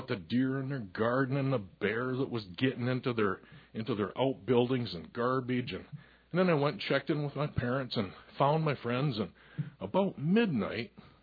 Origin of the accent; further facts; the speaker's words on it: Michigan, United States; Well, where I grew up in Upper Michigan, having a cabin was a status symbol.